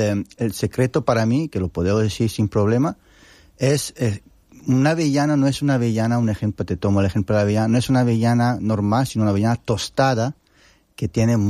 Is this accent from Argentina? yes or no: no; Italy; Spanish is a second language; Porque nosotros somos italianos, ¿no?